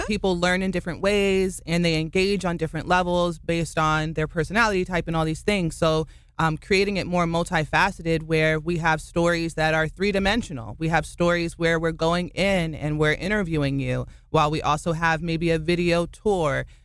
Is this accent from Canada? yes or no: no; Maryland, United States; also born or lived in District of Columbia; So my background, I was born and raised in Maryland, so I was raised in the District of Columbia, that area. I started in the workforce at 18.